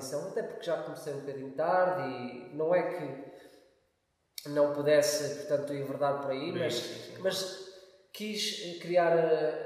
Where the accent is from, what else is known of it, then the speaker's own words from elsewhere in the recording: Covilhã, Castelo Branco, Portugal; born there; Covilhã já tinha o seio familiar, não é, que me poderia dar, de certa forma, algum apoio. Também conhecia pessoas na Covilhã. Pronto, achei que era a minha cidade onde nasci.